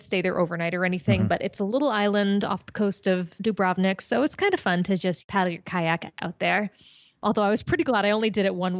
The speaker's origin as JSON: {"language": "English", "country": "United States", "said": "Long story short, I'm American."}